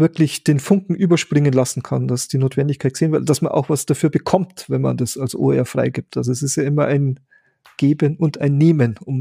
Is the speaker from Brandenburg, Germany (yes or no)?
no; Bavaria, Germany; ich komme aus Bayern, ihr aus Baden-Württemberg